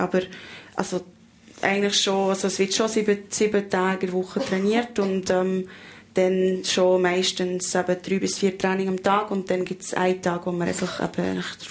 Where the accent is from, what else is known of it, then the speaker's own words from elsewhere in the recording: Australia; Ja, als Australier sind das Volk, das gerne früh aufsteht.